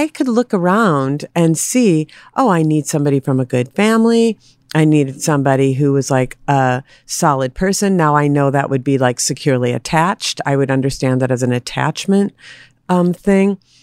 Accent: Minneapolis, Minnesota, United States; So my life was, I was raised in Minneapolis. So I was in one foster home for 4.5 years

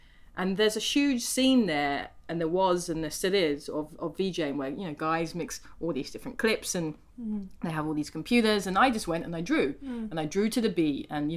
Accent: London, United Kingdom; I say I'm from London.

